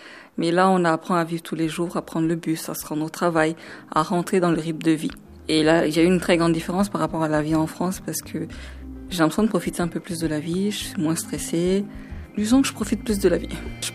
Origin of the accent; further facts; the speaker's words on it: Mali; now in Canada; je viens du Mali, je suis au Canada depuis mai 2009, donc ça en fait juste un an et quelques mois.